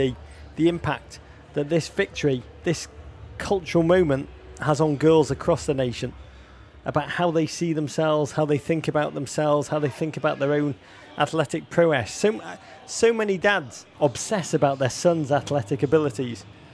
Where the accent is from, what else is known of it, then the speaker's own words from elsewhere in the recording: England, United Kingdom; But no, being English, new levels of misery can always be found.